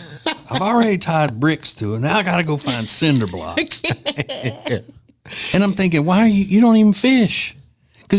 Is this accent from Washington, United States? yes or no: no; Louisiana, United States; And North Carolina dirt is different than where we grew up in Louisiana, because it's all just red mud, red clay, you know.